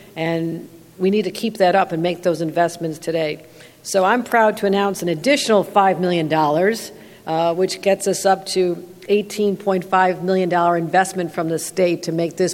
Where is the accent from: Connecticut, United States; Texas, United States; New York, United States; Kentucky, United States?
New York, United States; Buffalo; I've got 3,000 in my hometown in Buffalo.